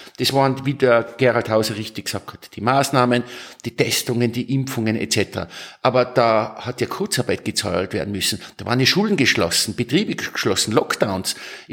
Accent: Tyrol, Austria; Und jetzt sage ich es ganz offen als Tiroler.

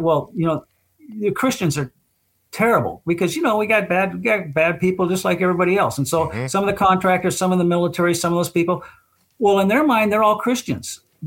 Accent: United States; And so me being an American, I'd have to go to a U.S. base to, you know, get my shots and get my medicine.

